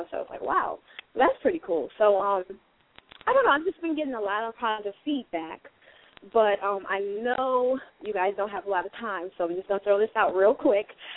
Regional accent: Toledo, Ohio, United States; And there's a show on 13ABC in my hometown called Bridges. I've been on that show a couple times, and I've been on a show called Step Up Toledo.

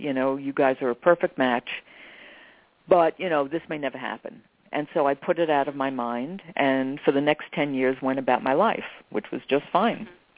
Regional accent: New York, United States; I'm a New Yorker. You're inconvenienced all the time.

